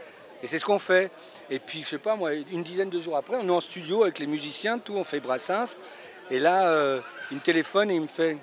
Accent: Pantin, Île-de-France, France; now in Marseille, France; Et sinon, je suis originaire du 9-3, je suis de Pantin. Je suis un gamin de Pantin.

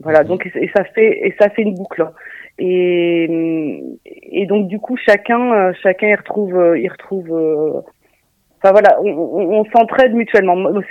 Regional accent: Normandy, France; oui, parce qu'on est normand, donc la mise en valeur de notre petit territoire

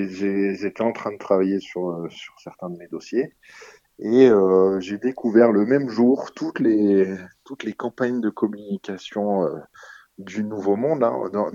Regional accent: Grenoble, Auvergne-Rhône-Alpes, France; je suis natif de Grenoble.

